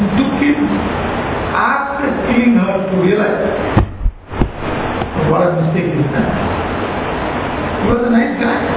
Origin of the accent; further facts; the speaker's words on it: India; Like, for example, when we are growing up in India, and our children are now growing up now